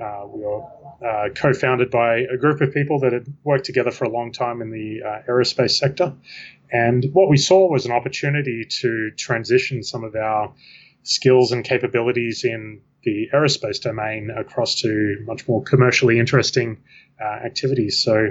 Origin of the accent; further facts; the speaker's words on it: Australia; moved away as an adult; now in Washington, United States; So I'm an Australian living in Washington, D.C. I moved to the States about 5 years ago